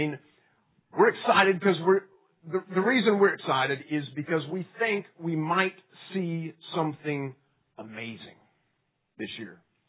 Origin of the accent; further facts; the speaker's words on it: Kentucky, United States; I grew up in Kentucky, and my parents still live there.